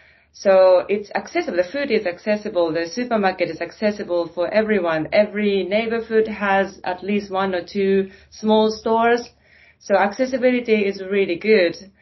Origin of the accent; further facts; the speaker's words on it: Japan; English is a second language; now in Finland; I'm from Japan originally